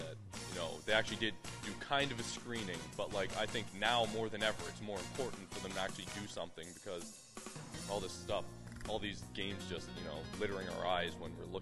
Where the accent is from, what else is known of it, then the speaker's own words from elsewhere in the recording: Canada; I'm Canadian, just to throw that out there.